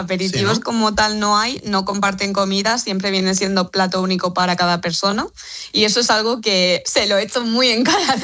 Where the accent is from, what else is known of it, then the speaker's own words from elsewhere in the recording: Albatera, Valencian Community, Spain; Yo soy de Alicante, de un pueblecito que se llama Albatera, en la Vega Baja.